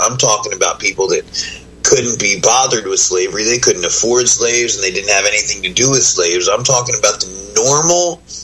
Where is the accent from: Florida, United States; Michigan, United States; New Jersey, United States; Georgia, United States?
New Jersey, United States; I was raised in New Jersey where we all got along and we all loved each other.